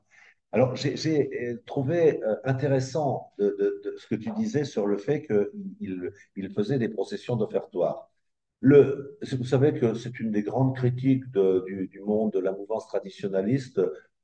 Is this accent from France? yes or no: yes; Nancy, Grand Est, France; Quand j'étais gamin à Nancy